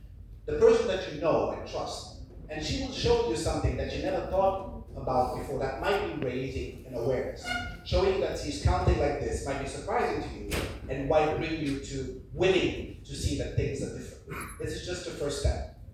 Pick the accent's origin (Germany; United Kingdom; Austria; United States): Germany; English is a second language; growing up in Germany, where I started to work, people used to tell me